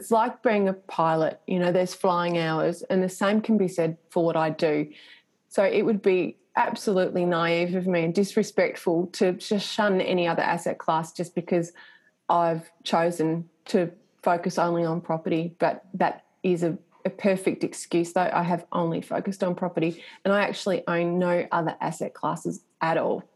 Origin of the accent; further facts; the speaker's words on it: Sorrento, Victoria, Australia; I was raised in Sorrento, so I've got the beach in my veins, but I absolutely love the city.